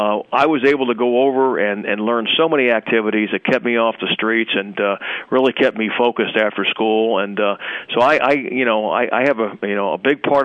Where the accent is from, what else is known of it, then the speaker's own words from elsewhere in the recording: New York City, New York, United States; I grew up in New York City back in the 50s, and the Boys Club really was a saving grace for me.